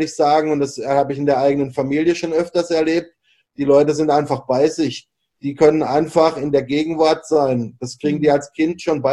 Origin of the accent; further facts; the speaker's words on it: Freiburg, Baden-Württemberg, Germany; now in Bangkok, Thailand; Ich komme halt aus Freiburg, das ist eine schöne kleine Stadt, da fahre ich ja heute noch gerne hin.